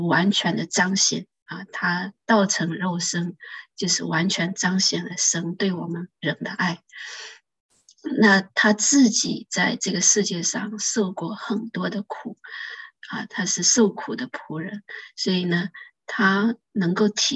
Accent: China; 不是那种我们中国人那个讲的那些我们中国人传统里面拜的那些偶像的神

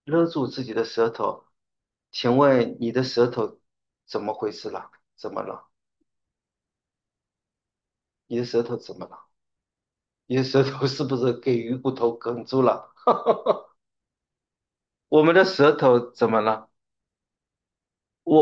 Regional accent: China; 他这个是我们这个中国人我们喜欢讲大话，对不对？

